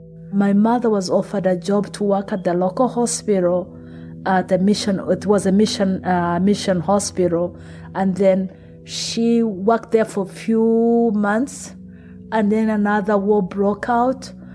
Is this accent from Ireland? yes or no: no; Uganda; I grew up in Uganda until when I finished high school.